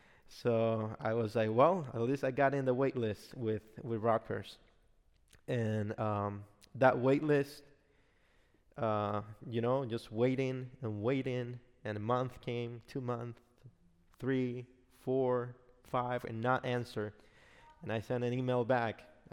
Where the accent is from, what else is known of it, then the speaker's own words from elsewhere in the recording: Dominican Republic; For those one that are seeing me for the first time … I'm from the Dominican Republic.